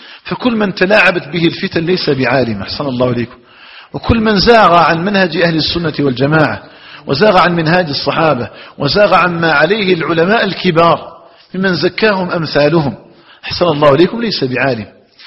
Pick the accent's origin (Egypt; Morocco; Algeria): Algeria; أن يجعل الله تعالى بلدنا الجزائر